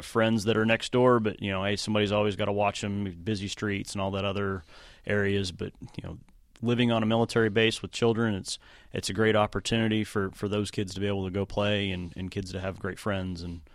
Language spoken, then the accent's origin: English; Texas, United States; I grew up in Texas.